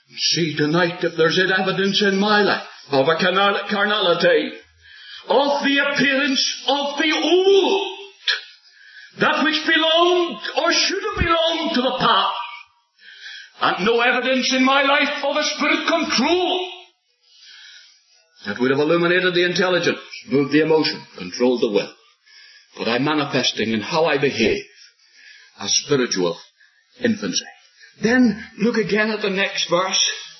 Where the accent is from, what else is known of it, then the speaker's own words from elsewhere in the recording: Ireland; Somebody comes up to me as an Irishman and gives me a punch on the nose. Well, as an Irishman, my immediate reaction would be to get this jacket off as quick as I could.